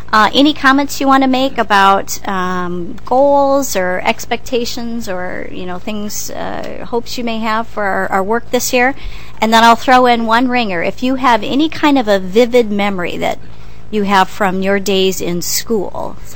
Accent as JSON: {"language": "English", "region": "South Dakota", "country": "United States", "tie": "born or raised there", "said": "I grew up in South Dakota in a very small farm community. There were 25 people in my graduating class, and I went to school with those same 25 people from kindergarten through senior in high school."}